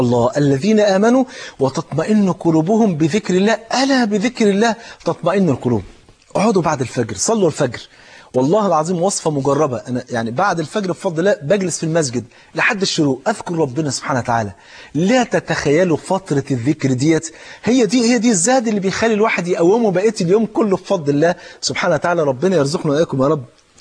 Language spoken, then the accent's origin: Arabic; Egypt; احنا نفسنا كمصريين نفرح بقى